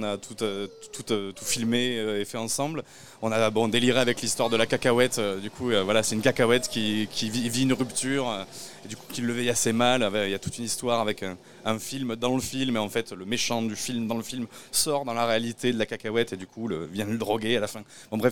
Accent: Occitanie, France; On est des Hautes-Pyrénées à la base

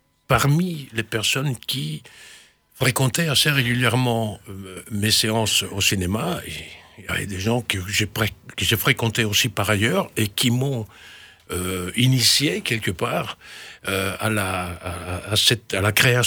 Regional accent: Italy; now in Villefranche, France; Je le prononce à l'italienne puisque je suis italien. Alors, je suis arrivé à Villefranche une dizaine d'années de façon définitive depuis 2016

